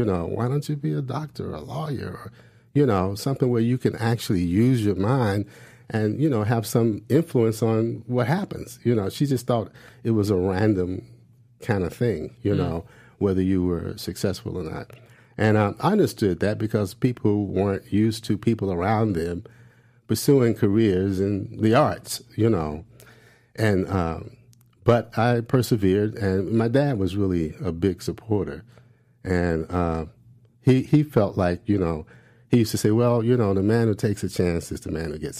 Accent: Arkansas, United States; I'm from Arkansas. I know the whole story.

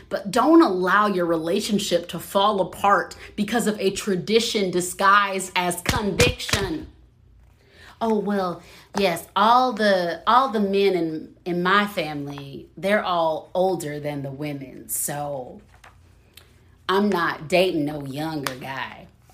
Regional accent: the South, United States; now in California, United States; I'm Black from the South. You know I dress up. But I live in California now.

